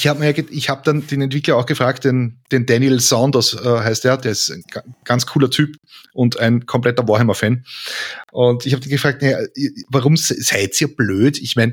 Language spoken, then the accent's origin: German; Lower Austria, Austria; weil ich bin Niederösterreicher